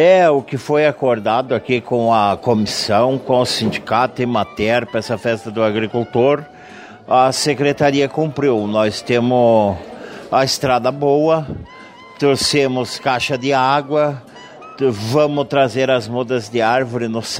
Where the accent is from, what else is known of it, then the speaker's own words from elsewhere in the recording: Monte Alegre dos Campos, Rio Grande do Sul, Brazil; o Monte Alegre dos Campos, minha terra natal, que me orgulhou muito